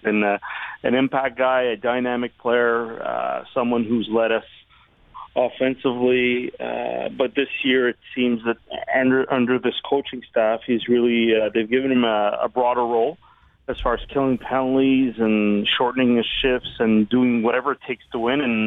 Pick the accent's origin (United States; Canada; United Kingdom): Canada; at heart, I'm still a Canadian, and I'm very proud to be a Canadian.